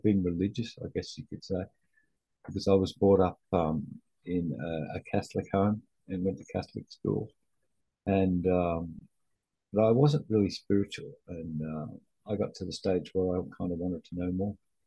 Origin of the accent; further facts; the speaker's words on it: Australia; now in Canada; I'm an Aussie. I guess you can all tell by the accent. Who's ended up living in Canada and North America for the last 23 years, perhaps 24 years. I left Australia